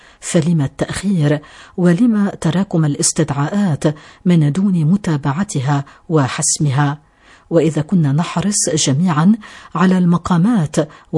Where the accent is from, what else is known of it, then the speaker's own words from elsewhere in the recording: Lebanon; فلنظل معا لنربح كلبنانيين أجمعين الحرب التي تشن على أمتنا العظيمة